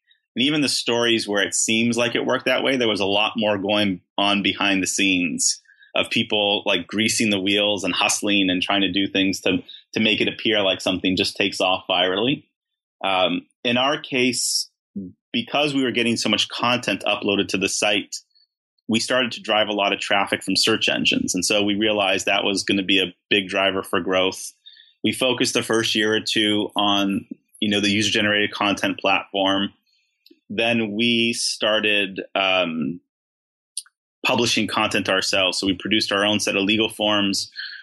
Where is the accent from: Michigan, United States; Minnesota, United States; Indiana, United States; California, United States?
California, United States; Beverly Hills; we grew up in Beverly Hills. I grew up in Beverly Hills. My brother and sisters grew up in New York.